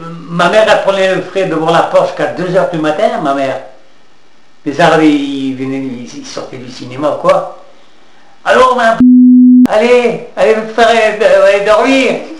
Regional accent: Algeria; now in France; quand je suis venu d'Algérie, j'étais comme ça. Tout bronzé.

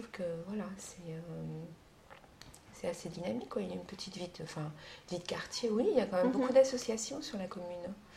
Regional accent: La Rochelle, Nouvelle-Aquitaine, France; also born or lived in Tours / Paris; now in Strasbourg, France; On a vécu en fait, alors l'origine, on est de Charente-Maritime, moi de La Rochelle.

